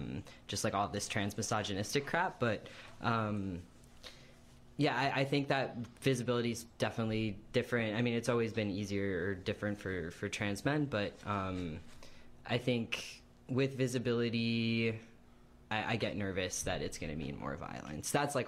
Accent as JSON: {"language": "English", "country": "United States", "said": "I mean, you know, I'm from the States"}